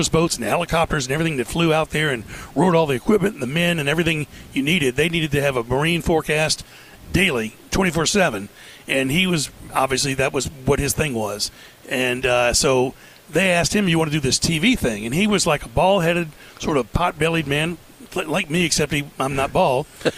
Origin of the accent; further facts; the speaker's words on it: New Orleans, Louisiana, United States; But, you know, the growing up in New Orleans is so different than what people see when they come there and go to the French Quarter.